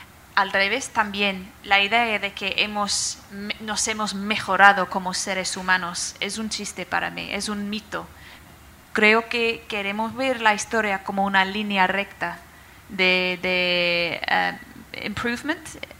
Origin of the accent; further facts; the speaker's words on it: United Kingdom; Spanish is a second language; como británica que lo soy, es muy interesante en mi país la falta de conciencia